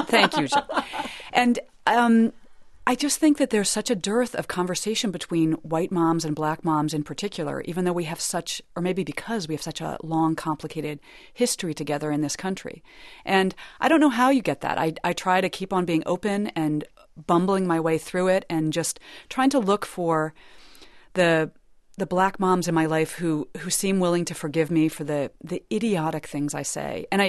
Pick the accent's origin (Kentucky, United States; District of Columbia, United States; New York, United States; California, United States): District of Columbia, United States; Washington; I grew up in Washington, which is a majority black city